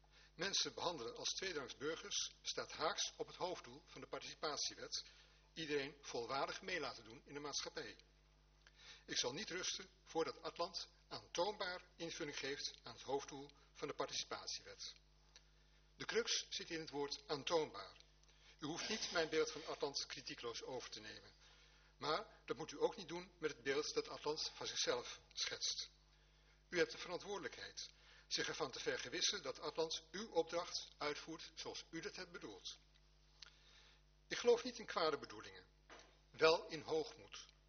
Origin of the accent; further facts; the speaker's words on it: Alkmaar, North Holland, Netherlands; uit Alkmaar.